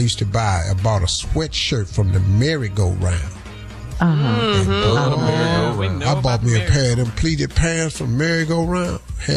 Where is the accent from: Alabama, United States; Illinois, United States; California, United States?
Alabama, United States; Birmingham; I came from Birmingham, Alabama, man.